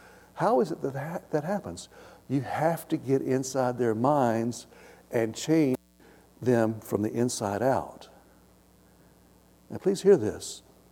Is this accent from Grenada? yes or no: no; Tennessee, United States; one of the biggest, most influential Baptist churches in the state of Tennessee, my home state.